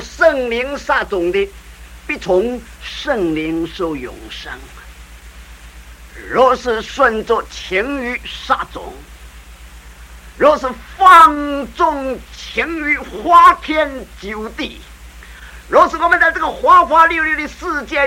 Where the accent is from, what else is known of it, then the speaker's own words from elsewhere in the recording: China; 我们中国人说种瓜得瓜，种豆得豆啊